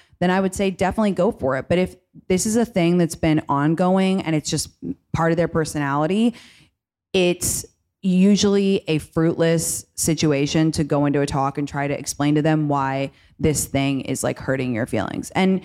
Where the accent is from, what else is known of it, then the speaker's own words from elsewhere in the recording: London, United Kingdom; I grew up in London, and then I had college in America